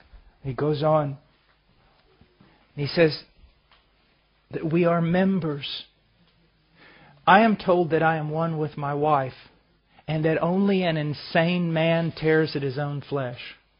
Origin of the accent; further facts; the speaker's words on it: the South, United States; I'm an American. I'm from the South. I have no culture.